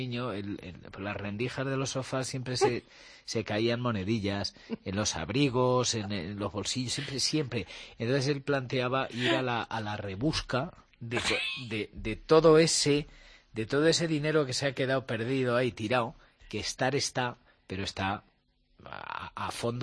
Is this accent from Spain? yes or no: yes; Castilla-La Mancha, Spain; el lenguaje de mi tierra es muy cervantino. Todos los alrededores, Montiel, Villanueva, Los Infantes, Villahermosa, todos los pueblos que rodean, la verdad que tenemos un lenguaje, una manera, una forma.